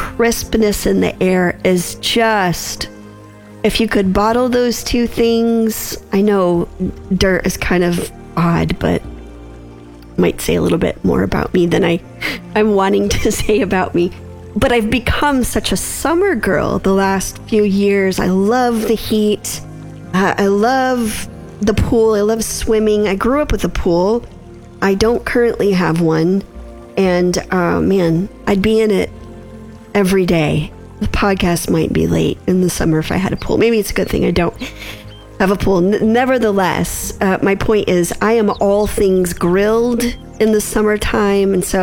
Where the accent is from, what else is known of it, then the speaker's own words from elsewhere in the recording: Michigan, United States; I grew up in Michigan, so we had this fabulous season of fall